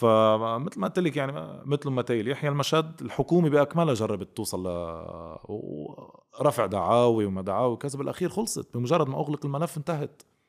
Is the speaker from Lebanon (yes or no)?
yes; Lebanon; رغم أنه أنا من لبنان وقاعد بلبنان ونقدر نوصل للنبطية